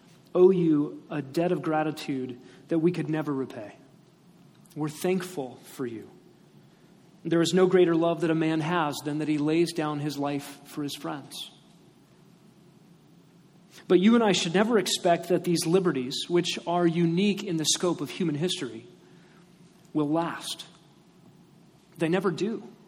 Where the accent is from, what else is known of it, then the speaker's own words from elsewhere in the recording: Texas, United States; born there; And I was born in Texas, so I might move.